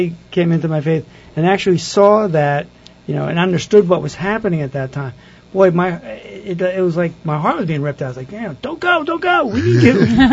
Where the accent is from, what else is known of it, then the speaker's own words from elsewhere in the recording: New York, United States; And it was very difficult for me as a New Yorker, living through 9/11, even though we weren't there at the time, we were down here.